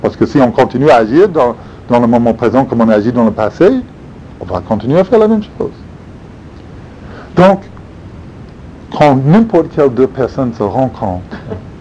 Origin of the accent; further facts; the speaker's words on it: the South, United States; au sud des États-Unis, d'où je viens